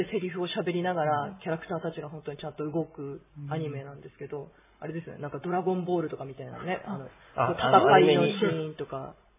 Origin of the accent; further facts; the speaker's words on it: Iwate, Japan; moved away as an adult; 金田一さんの出身地の岩手県出身なんですけど、全然触れることもなく、18まで生きてきましたけど、